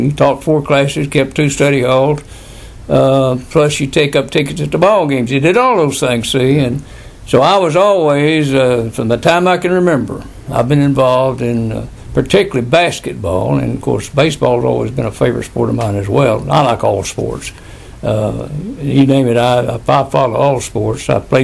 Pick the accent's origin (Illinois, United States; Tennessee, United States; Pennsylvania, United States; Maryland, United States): Tennessee, United States; Puryear; also born or lived in Benton; when I was born in Puryear, Tennessee in 1929 and lived there